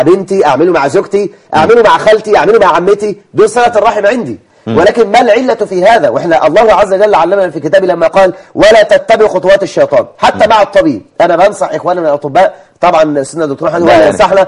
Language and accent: Arabic; Egypt; احنا عندنا في مصر 350 الف دجال وساحر ومشعوذ